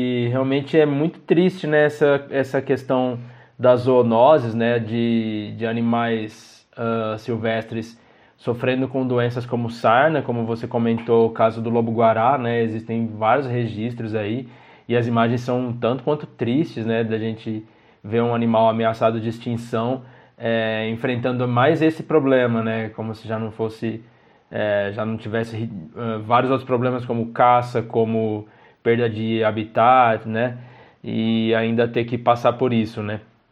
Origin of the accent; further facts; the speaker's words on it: São Carlos, São Paulo, Brazil; a gente fazia bastante coleta em áreas, né, nativas aqui de São Carlos, a gente é do interior de São Paulo também